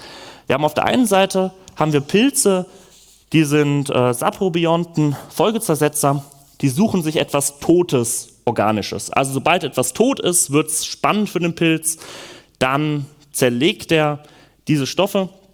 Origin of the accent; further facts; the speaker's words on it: Karlsruhe, Baden-Württemberg, Germany; born there; Ich komme gebürtig aus Karlsruhe, bin dann zum Informatikstudium nach Heidelberg gezogen.